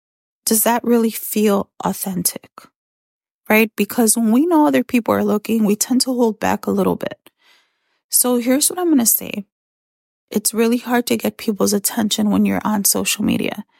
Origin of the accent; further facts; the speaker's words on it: Chicago, Illinois, United States; A lot of you know I grew up in Chicago where there's a lot of freaking traffic.